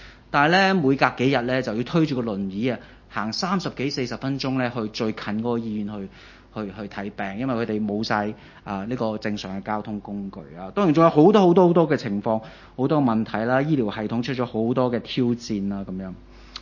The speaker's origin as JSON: {"language": "Cantonese", "country": "China", "lives_now": "Hong Kong", "said": "大家都知道我嚟自內地，係咪？咁我喺內地都有唔同嘅朋友啦，"}